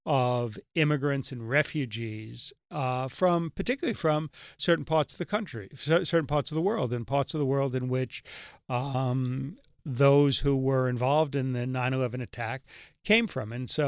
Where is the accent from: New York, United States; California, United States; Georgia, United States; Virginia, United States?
New York, United States; Bronx; I'm from the Bronx. So that's, I don't want to know the facts. I'm just in favor of the Bronx